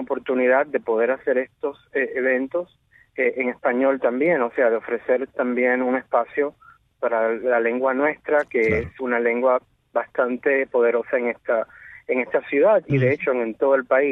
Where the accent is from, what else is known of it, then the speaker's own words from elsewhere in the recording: Morón, Ciego de Ávila, Cuba; born there; moved away; En Morón, en 1969, ajá, en una familia muy, muy unida.